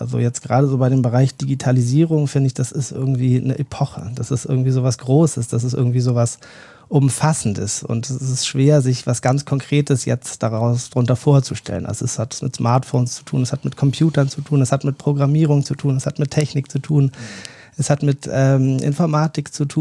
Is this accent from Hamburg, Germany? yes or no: yes; Hamburg, Germany; Nee, eigentlich komme ich auch aus dem hohen Norden, auch aus dem Hamburger Raum. Da zur Schule gegangen